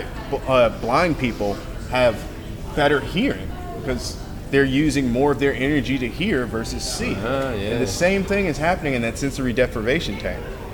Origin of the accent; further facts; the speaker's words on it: Chicago, Illinois, United States; now in Raleigh, United States; I'm originally from Chicago, so every time I go to Chicago, I go float at Float 60.